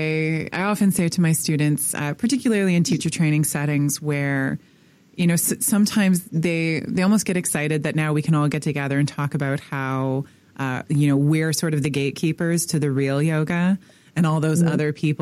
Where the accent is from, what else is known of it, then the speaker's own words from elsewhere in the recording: Toronto, Ontario, Canada; now in Ottawa, Canada; So I'm originally from Toronto, but I live in Ottawa, which is Canada's capital.